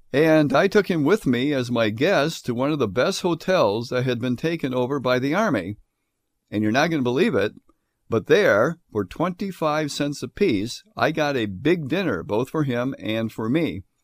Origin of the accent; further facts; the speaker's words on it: United States; But as an American, I could go into the post exchange and buy all the candy I wanted